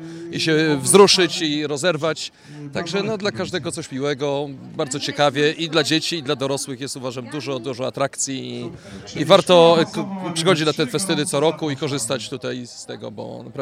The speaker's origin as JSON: {"language": "Polish", "town": "Wrocław", "region": "Lower Silesian Voivodeship", "country": "Poland", "tie": "born or raised there", "said": "Urodziłem się tutaj na terenie parafii, chociaż mieszkam na osiedlu Gądów, ale Gądów też należy do tej parafii. Także z krótką przerwą na mieszkanie na Maślicach wróciłem tutaj po zawarciu małżeństwa właśnie tu znowu do parafii."}